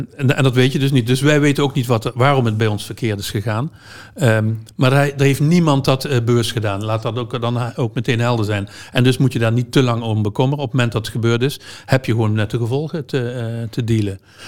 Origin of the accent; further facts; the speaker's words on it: Limburg, Netherlands; Ik kom uit Zuid-Limburg.